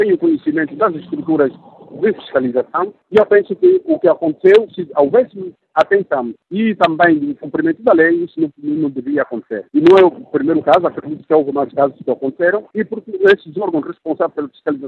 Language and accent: Portuguese; Angola; para mim, como angolano